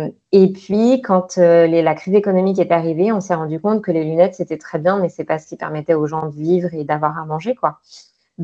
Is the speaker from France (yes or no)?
yes; France; En tant que Française, effectivement, on s'attend pas du tout à vivre ce genre d'événement.